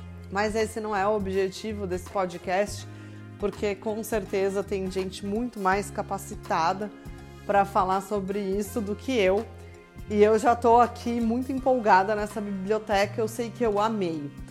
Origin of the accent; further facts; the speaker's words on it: Atibaia, São Paulo, Brazil; a influência enorme cultural que eu vivi em Atibaia, né? Porque eu nasci e cresci em Atibaia.